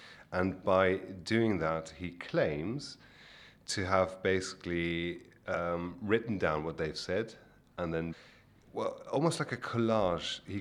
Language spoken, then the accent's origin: English; Netherlands; English is a second language; because I grew up in Holland, so English was always, it's like the part of the DNA almost there.